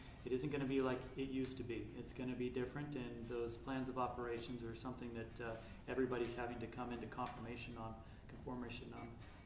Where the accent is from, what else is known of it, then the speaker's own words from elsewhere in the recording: Oregon, United States; I grew up in the Illinois Valley. I spent a lot of time in the Tequilma area as a kid.